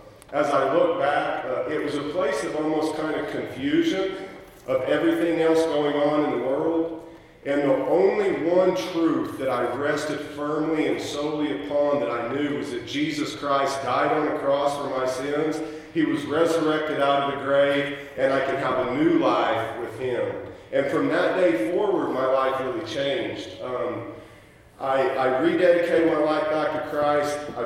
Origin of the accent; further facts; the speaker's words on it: New Mexico, United States; I'm born and raised in New Mexico, the son of a sawmiller, raised in a sawdust pile in the log woods